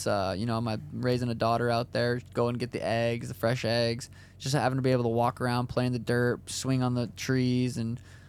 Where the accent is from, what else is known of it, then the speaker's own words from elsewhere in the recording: Montana, United States; They're coming to Montana, my home state, which is going to be pretty cool.